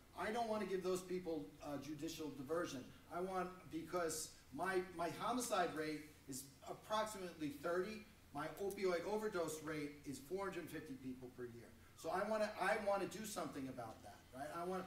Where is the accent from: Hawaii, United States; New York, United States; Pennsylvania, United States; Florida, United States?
New York, United States; I think I come from it in a little bit of a different perspective because I'm from New York